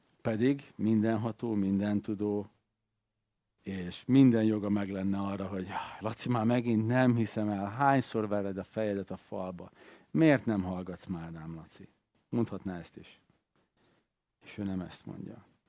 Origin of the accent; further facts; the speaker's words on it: Serbia; ugye a 90-es évek Szerbiájában apukám kisebbségi politikus, meg újságíró, meg stb. És én is abban nőttem fel